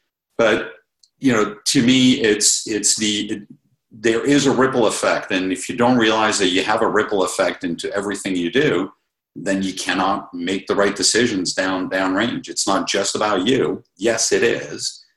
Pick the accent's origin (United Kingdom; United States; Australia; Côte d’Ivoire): Côte d’Ivoire; I grew up in West Africa, in the Ivory Coast. And life there was extremely privileged.